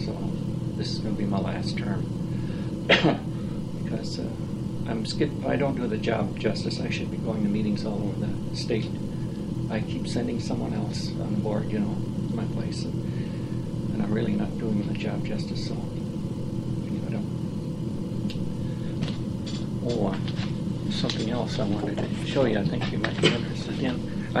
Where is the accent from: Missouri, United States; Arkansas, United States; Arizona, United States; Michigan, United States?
Michigan, United States; Saginaw; Well, he was growing up in the Saginaw Valley about the same time I was.